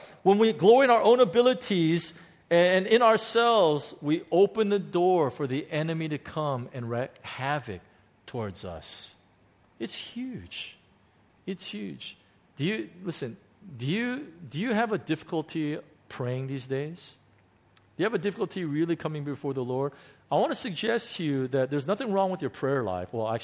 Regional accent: Chicago, Illinois, United States; I mean, I grew up in Chicago, in the beginning, inner city Chicago, South Side, you know, pretty rough neighborhoods.

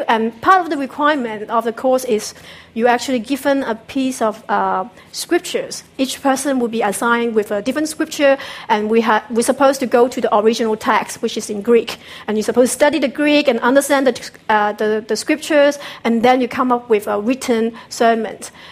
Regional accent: Hong Kong; also born or lived in China / Australia; I was born in China, came to Hong Kong when I was like 3, and then my family later on migrated to Australia.

